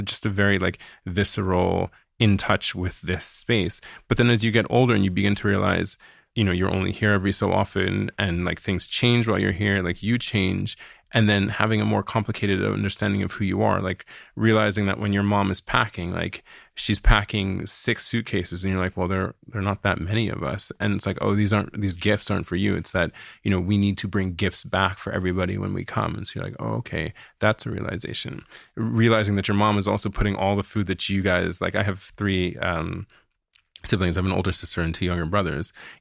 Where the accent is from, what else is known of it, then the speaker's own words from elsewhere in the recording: Washington, District of Columbia, United States; I grew up in first in Northwest DC and then in the northern suburbs of DC, which were also very white environments, but in a very Nigerian household.